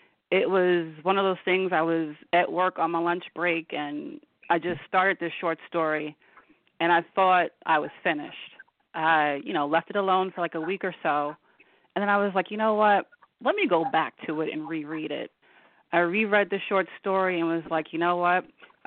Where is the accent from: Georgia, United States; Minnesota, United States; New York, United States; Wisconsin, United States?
New York, United States; Spring Valley; I'm born and raised in Rockland County, originally Spring Valley, moved to Central Nyack, back to Spring Valley.